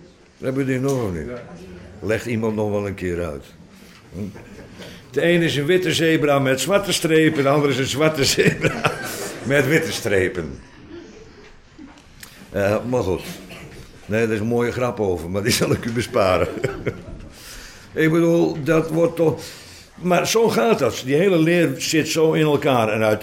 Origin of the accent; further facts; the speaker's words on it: Netherlands; Bovendien, ik ben een Hollander